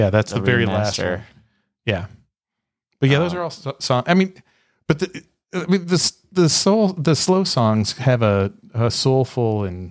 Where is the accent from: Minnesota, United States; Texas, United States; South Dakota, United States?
Texas, United States; Growing up in Texas in the late 60s and early, all throughout the 70s, maybe in the 80s